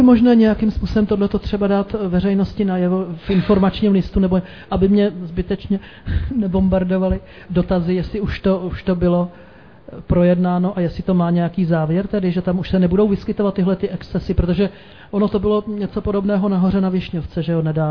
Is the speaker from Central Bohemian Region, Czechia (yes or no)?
yes; Mokropsy, Central Bohemian Region, Czechia; Já jsem ze Zdola, z Mokropes